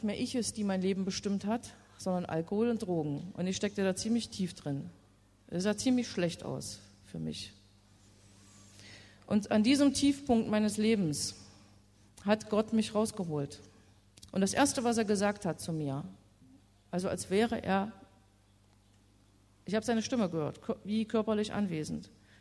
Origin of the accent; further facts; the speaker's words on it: East Germany, Germany; Mein Heimatland, die DDR, die gibt es nicht mehr, samt allem, was das Leben dort ausgemacht hat.